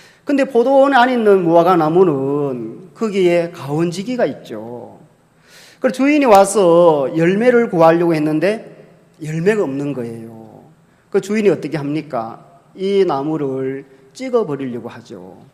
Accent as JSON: {"language": "Korean", "region": "Jeju", "country": "South Korea", "said": "예, 저는 제주도에서 왔습니다. 제주도도 해외인데 예, 아닙니까? 예, 비행기 타고 왔거든요."}